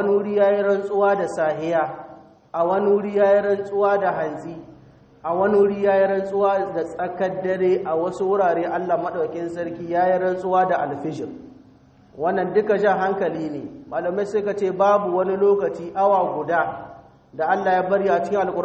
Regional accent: Niger

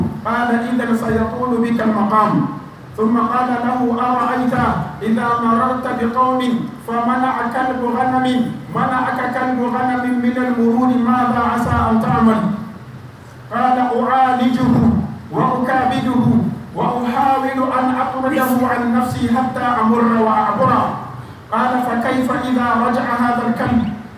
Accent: Niger; بلادنا النيجر

